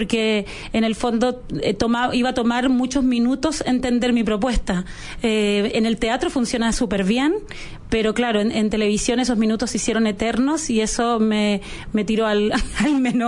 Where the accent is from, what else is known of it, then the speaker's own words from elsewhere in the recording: Valparaíso, Chile; yo me estaba haciendo el público en Santiago, yo soy de Valparaíso, entonces me estaba haciendo mi público santiaguino